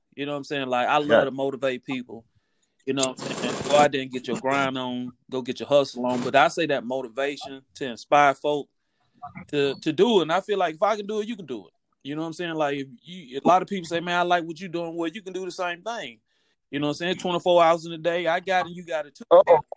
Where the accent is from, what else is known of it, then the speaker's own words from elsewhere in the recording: Columbus, Mississippi, United States; I'm from Mississippi, man, to the fullest. Represented to the fullest, man. Born and raised, man, Columbus, Mississippi.